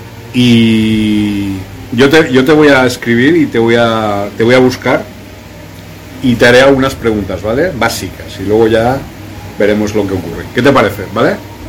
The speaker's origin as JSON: {"language": "Spanish", "country": "Venezuela", "lives_now": "Brazil", "said": "Somos de Venezuela, y yo hablándote en portugués."}